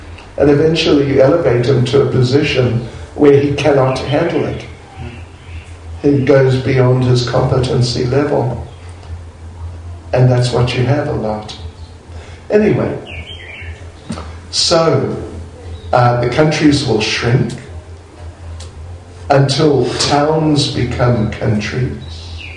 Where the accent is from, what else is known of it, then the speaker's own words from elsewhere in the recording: New Zealand; New Zealand. I'm from New Zealand.